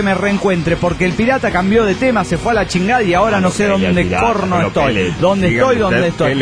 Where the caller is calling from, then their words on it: Monterrey, Nuevo León, Mexico; Hola, soy el relojero de Monterrey.